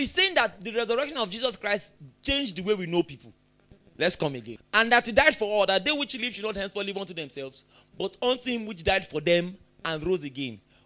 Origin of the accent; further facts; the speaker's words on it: Delta, Nigeria; maybe you know I was from Delta State, I'm from Isoko, all those things.